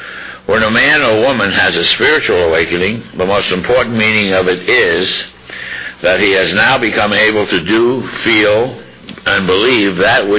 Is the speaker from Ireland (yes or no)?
yes; Ireland; I didn't get any taller. I'm still Irish.